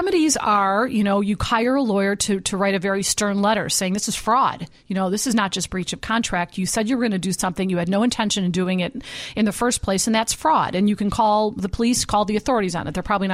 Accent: Berwyn, Illinois, United States; I come from Berwyn.

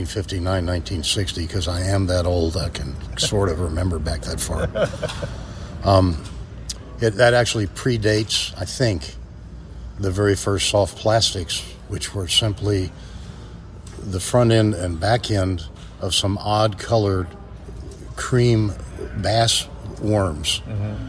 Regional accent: Dallas, Texas, United States; I'm from Dallas originally. I know I'm a Yankee.

